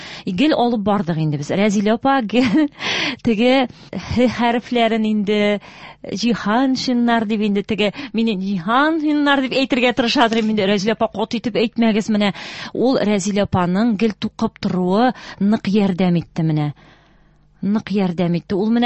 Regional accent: Menzelinsk, Tatarstan, Russia; born there; мин инде Минзәләдә туганмын. Безнең элек инде авылыбыз Минзәлә районына кергән булган 87 елга кадәр, аннан соң Тукай районына күчкән. Мин инде Минзәлә кызы дип тә әйтергә булам.

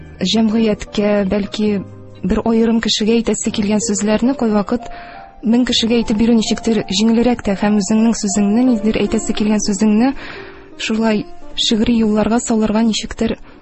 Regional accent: Tuban Abdul, Tatarstan, Russia; Мин үзем Татарстан Республикасыннан, Әлмәт районы Түбән Абдул авылыннан булам.

